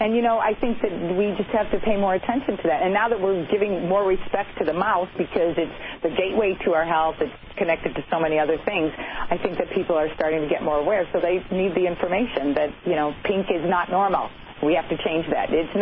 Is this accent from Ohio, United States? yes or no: no; Chicago, Illinois, United States; because I'm a Crest girl from way back growing up in Chicago